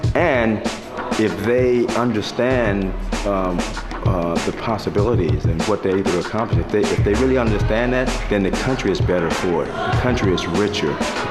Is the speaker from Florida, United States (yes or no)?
yes; Florida, United States; I grew up on Miccosukee Road, and I went from Miccosukee Road to Broadway.